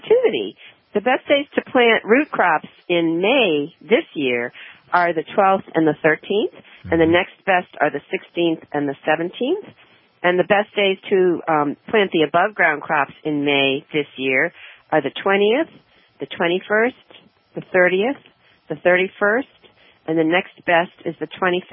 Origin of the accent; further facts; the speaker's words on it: Nashua, New Hampshire, United States; now in Elsted, United States; I was born in Nashua, though. I grew